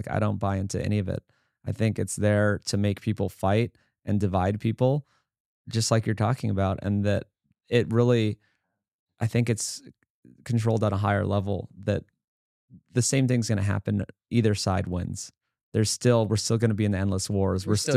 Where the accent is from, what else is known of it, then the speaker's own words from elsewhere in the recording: Hawaii, United States; Back home in Hawaii, I was born and raised on Oahu